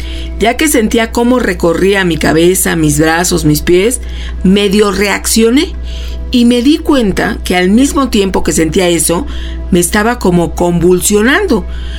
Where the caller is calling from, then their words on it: San Luis Potosí, Mexico; de San Luis Potosí.